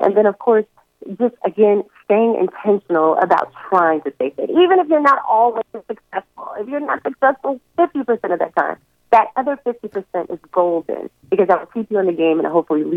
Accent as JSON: {"language": "English", "town": "Los Angeles", "region": "California", "country": "United States", "lives_now": "Chicago, United States", "said": "I'm from Los Angeles originally, and I've always had sort of a fitness background."}